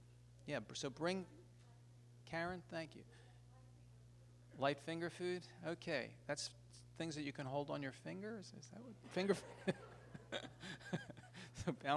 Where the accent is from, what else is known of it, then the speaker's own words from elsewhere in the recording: Philadelphia, Pennsylvania, United States; He asked me to come join him in Philadelphia, my hometown, and take him to the best cheesesteak venue.